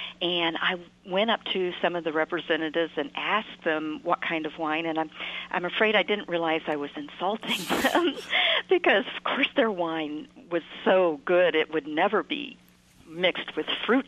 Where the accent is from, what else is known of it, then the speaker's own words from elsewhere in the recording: Florida, United States; I grew up in Florida, and we used to go over to Tampa to the Cuban restaurants there